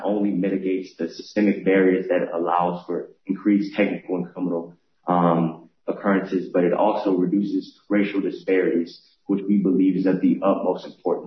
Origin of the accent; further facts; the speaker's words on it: Louisiana, United States; I mentioned that I'm from Louisiana.